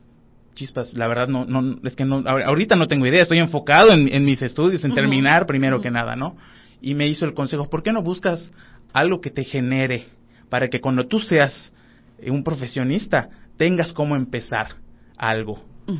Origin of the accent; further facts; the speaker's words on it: Umán, Yucatán, Mexico; ahí en la comunidad donde vivo, que es Humán, yo no soy de aquí de Mérida, soy de Humán.